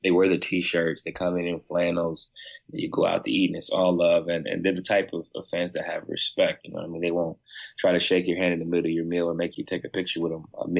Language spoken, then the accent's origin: English; Ohio, United States; So, I mean, obviously I'm from Ohio, so Bron would be a good one.